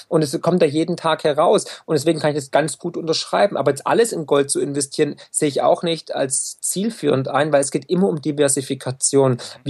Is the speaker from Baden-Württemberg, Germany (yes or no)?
yes; Baden-Württemberg, Germany; ich bin Schwabe, ich komme aus dem Land der Häuslebauer